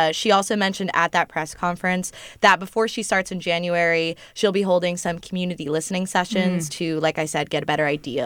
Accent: Santa Rosa, California, United States; where, fun fact, I am also from Santa Rosa.

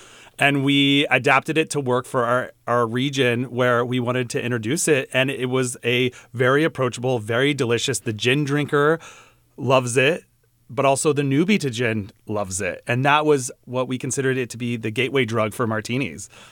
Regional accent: San Diego, California, United States; Yeah, I grew up in San Diego, where one of the most famous versions of this exists, called the Turf Club.

